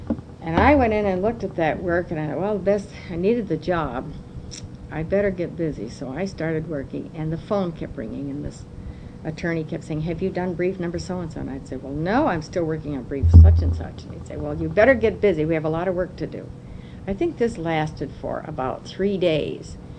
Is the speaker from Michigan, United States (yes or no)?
yes; Plymouth, Michigan, United States; Well, I grew up in Plymouth, Michigan, graduated from Plymouth High School, and from there I went to the Detroit Art Academy in Detroit